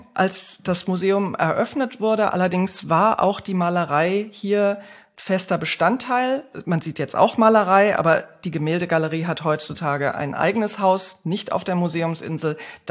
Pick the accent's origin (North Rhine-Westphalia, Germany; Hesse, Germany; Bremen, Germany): Hesse, Germany; Bad Homburg; dem Saalburg-Museum bei Bad Homburg geschenkt, wo ich groß geworden bin.